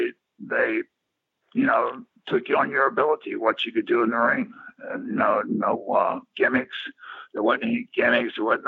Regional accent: the South, United States; since I'm from the South and everything, the Max Cady deal was Southern

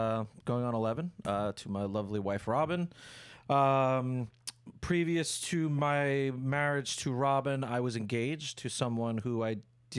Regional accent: Farmingville, New York, United States; I'm actually from Farmingville.

